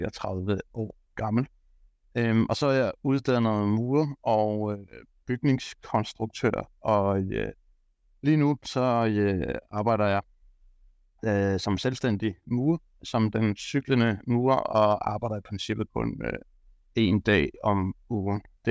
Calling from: Copenhagen, Capital Region of Denmark, Denmark; Jeg bliver fra København af, yes.

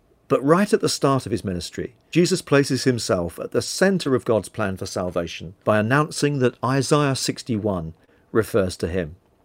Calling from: London, United Kingdom; I'm joining you from London, where we're actually enjoying Texas-style weather for the first time in years.

